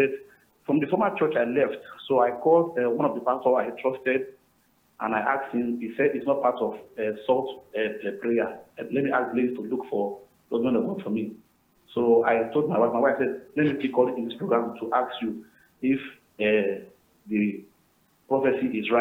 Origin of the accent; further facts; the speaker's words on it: Warri, Delta, Nigeria; from Warri.